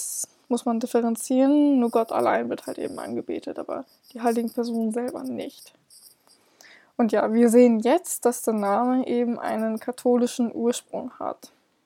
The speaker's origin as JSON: {"language": "German", "region": "Northern Germany", "country": "Germany", "said": "Ich komme ja selber aus Norddeutschland"}